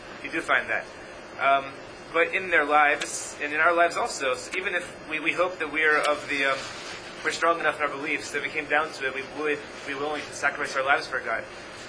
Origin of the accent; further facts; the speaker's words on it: Atlanta, Georgia, United States; I grew up in Atlanta.